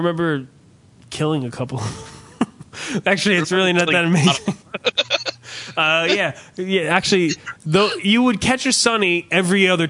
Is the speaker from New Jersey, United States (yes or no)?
yes; New Jersey, United States; No. We're from New Jersey. We're not from fucking... We're not Tommy Pantera out in the goddamn Crystal Springs of Colorado.